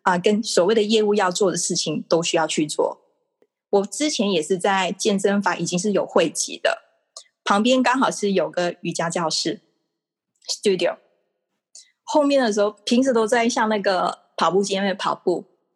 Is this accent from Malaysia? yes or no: yes; Malaysia; now in Taiwan; 其实你也知道我是马来西亚人，对不对？我当年就是2012年6月来台湾